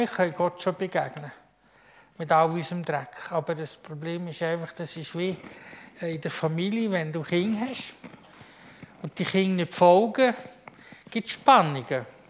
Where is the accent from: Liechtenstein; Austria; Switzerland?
Switzerland; als Schweizer sind wir vor allem versucht zu jämmern.